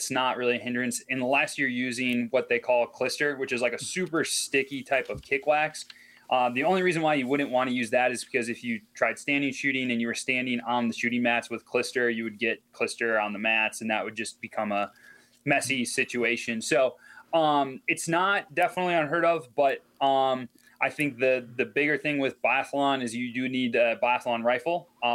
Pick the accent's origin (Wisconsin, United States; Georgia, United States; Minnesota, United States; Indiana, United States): Wisconsin, United States; Appleton; It's something that I never thought I would see in Northeast Wisconsin, just because growing up in the Appleton area, I didn't get into cross-country skiing until I was about 16, 17 years old